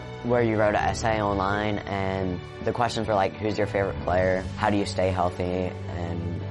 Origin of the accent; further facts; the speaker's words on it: Indian Head, Maryland, United States; from Indian Head, Maryland.